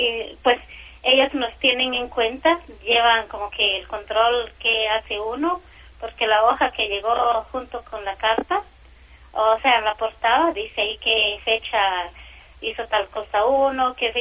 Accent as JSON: {"language": "Spanish", "country": "Guatemala", "said": "como guatemalteca y mujer indígena"}